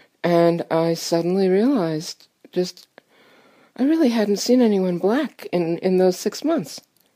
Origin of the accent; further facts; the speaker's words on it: New York City, New York, United States; I grew up in New York City, and I knew from the beginning of my life that I hated living in cities. I always felt like somehow I'd just been born in the wrong place.